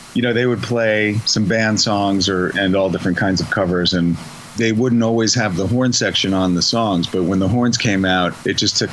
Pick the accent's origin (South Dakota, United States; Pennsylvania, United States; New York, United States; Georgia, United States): New York, United States; I didn't grow up in Texas. I grew up on Long Island, you know.